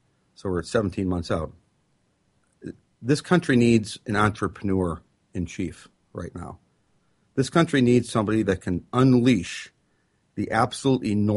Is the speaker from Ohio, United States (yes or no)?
no; Wisconsin, United States; I'm proud of my state. I'm from Wisconsin, and I'm very proud of our state